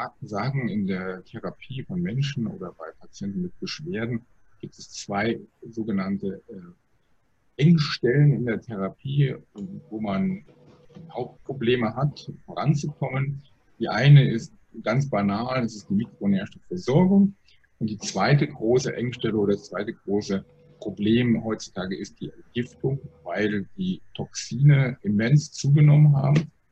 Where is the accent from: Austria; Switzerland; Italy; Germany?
Germany; Munich, Bavaria; ich komme aus München